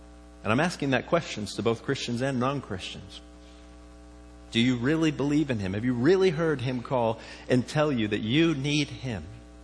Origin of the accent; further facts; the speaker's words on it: Florida, United States; I grew up in South Florida. I don't think they have heat lightning out here.